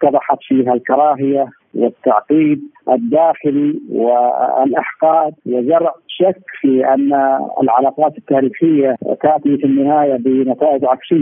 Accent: Saudi Arabia; أتحدث بصفتي مواطن سعودي لست مسؤولا

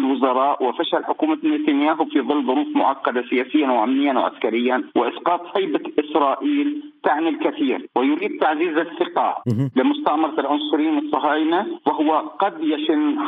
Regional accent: Palestine; ونحن كفلسطينيين نرى

